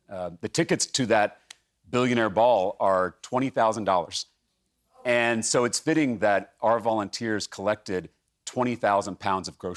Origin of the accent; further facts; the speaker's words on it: Texas, United States; Well, and you know, while Ken Paxton is in my home state, I'm an eighth-generation Texan